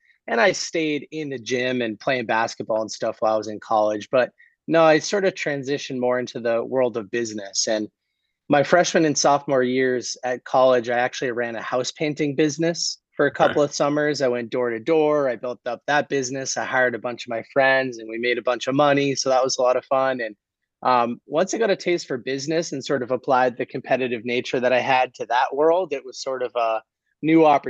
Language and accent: English; Boston, Massachusetts, United States; I grew up in the Boston, Massachusetts area.